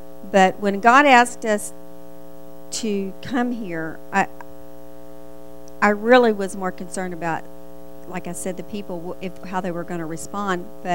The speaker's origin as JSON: {"language": "English", "region": "Texas", "country": "United States", "accent": "Texas", "said": "You can tell I still got my Texas accent. Yeah. I'm still, you can take the girl out of Texas, but you can't take the Texas out of the girl."}